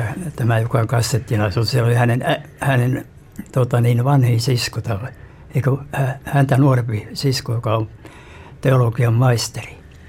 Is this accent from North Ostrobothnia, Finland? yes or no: yes; Nivala, North Ostrobothnia, Finland; born there; Minä olen syntynyt Nivalassa Pohjois-Pohjanmaalla, mutta minä asuin silloin tuolla niin Kellokoskella